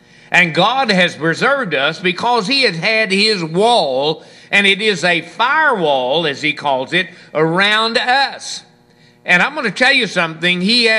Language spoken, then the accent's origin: English; United States; I do believe in voting as an American